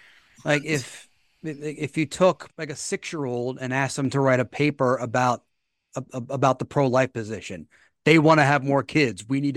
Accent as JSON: {"language": "English", "region": "Maryland", "country": "United States", "tie": "born or raised there", "said": "Meanwhile, mask mandates were going into effect in several states, including my home state of Maryland."}